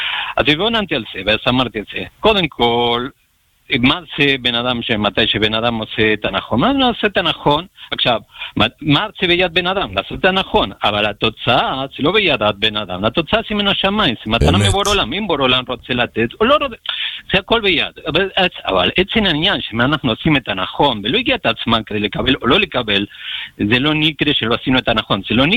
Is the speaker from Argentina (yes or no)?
yes; Argentina; now in Israel; ארגנטינה, מגורים מארגנטינה, כמה שנים פה בארץ